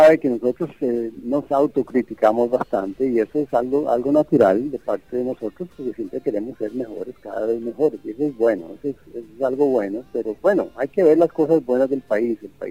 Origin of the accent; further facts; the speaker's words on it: Costa Rica; Yo creo que la gente, cuando estamos en el exterior, el orgullo que sentimos del costarricense por la paz